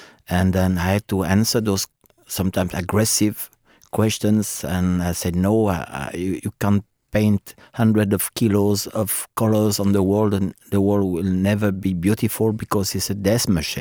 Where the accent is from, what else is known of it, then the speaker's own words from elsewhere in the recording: Lyon, Auvergne-Rhône-Alpes, France; English is a second language; now in Berlin, Delaware, United States; I moved from Lyon to West Berlin because I couldn't find my way in France. I took the one-way ticket to Berlin, so I had no return ticket, so I had to stay there.